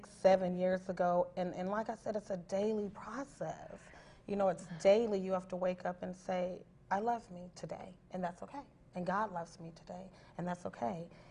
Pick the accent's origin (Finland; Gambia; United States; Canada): United States; Colorado; even me, you know, I'm originally from Colorado, and I lived in a battered woman shelter with my daughter